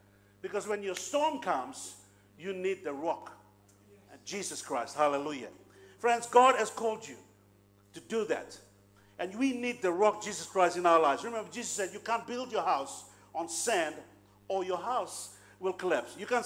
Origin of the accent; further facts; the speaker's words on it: Bougainville, Papua New Guinea; And it's you know, Bougainville, we're the darkest of Papua New Guinea.